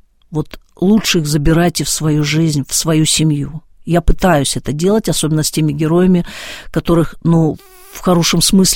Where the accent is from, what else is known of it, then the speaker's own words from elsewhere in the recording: Ukraine; я родилась и выросла на Украине, и у меня мама украинка, папа русский.